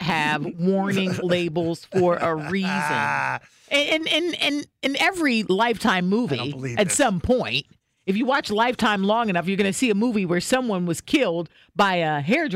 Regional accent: New Jersey, United States; I grew up in New Jersey where we have a major respect for flammable liquids. We don't even allow people to pump their own gas in the state of New Jersey.

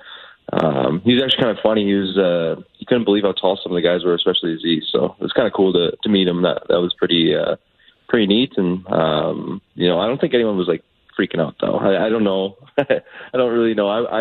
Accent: Canada; I'm Canadian

